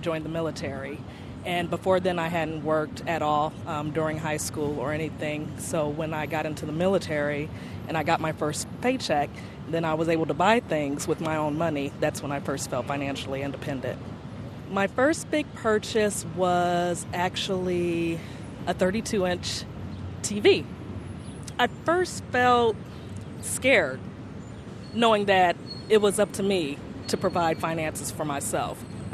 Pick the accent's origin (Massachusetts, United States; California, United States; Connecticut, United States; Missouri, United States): Missouri, United States; Kansas City; I am from Kansas City, Missouri.